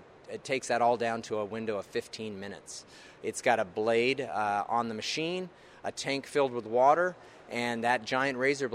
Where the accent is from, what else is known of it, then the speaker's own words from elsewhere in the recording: Salt Lake City, Utah, United States; now in Florida, United States; I grew up in Salt Lake City. I picked up the sport around the age of 10, and so that was about 1983.